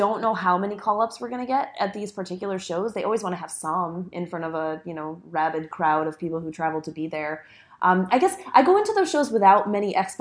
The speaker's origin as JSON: {"language": "English", "region": "Illinois", "country": "United States", "tie": "born or raised there", "said": "But I grew up near Chicago. I have to be a deep dish person."}